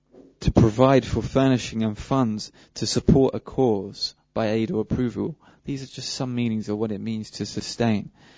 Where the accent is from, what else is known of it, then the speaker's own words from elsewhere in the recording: Burgess Hill, South East England, United Kingdom; As you can tell, I'm English. I'm not Italian, I'm not German, not French. I'm English. I do come from Burgess Hill. And so I'm very local.